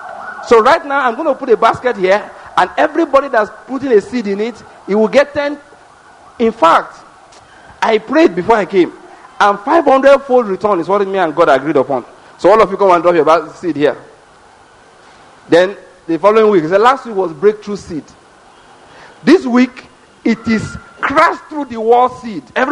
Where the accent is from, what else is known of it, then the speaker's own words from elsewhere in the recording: Ondo, Nigeria; You know, in my hometown, well, not really my hometown, but that's where we live. That's where I grew up, okay? There is a school there where people send their children from Lagos. This is Ondo State.